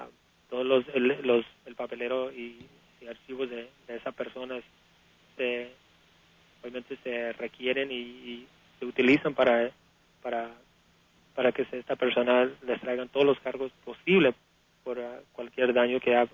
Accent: San Diego, California, United States; Y criado aquí en San Diego.

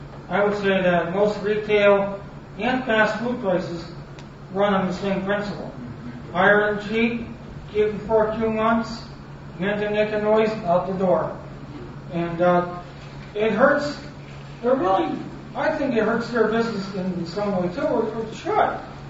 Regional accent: Wayne, Connecticut, United States; I'm from Wayne, Connecticut, and I worked in retail for a long time

